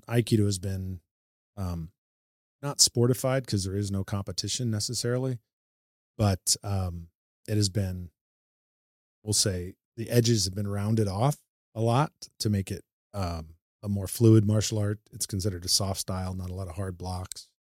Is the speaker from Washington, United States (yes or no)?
no; Arizona, United States; So I grew up in Arizona, my high school time, and we'd go to the desert and they would clear out a spot.